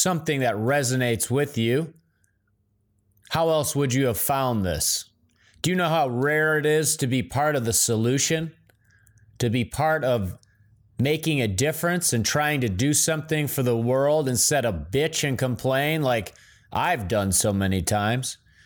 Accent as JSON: {"language": "English", "region": "Midwest", "country": "United States", "moved": "yes", "said": "I'm from the Midwest originally."}